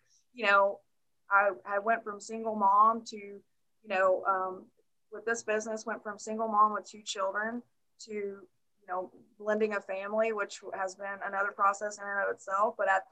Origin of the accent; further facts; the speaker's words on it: Arkansas, United States; So I was raised in Arkansas, still live in Arkansas. I was raised in a very small town.